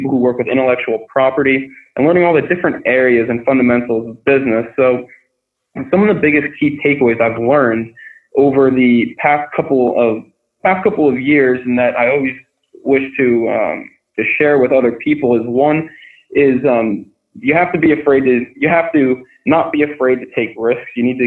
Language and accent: English; San Antonio, Texas, United States; So I'm actually from San Antonio, Texas, so a little bit colder, a little bit colder up here than in Texas.